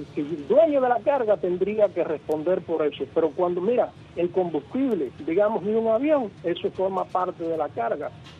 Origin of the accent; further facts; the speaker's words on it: Cuba; como ciudadano cubano